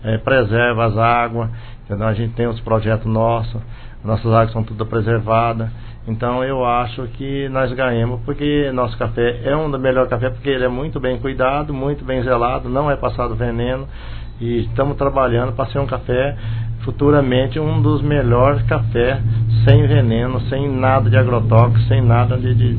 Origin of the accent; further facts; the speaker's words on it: Alto Alegre dos Parecis, Rondônia, Brazil; sou de Alto Alegre também, da linha P38, quilômetro 4,5.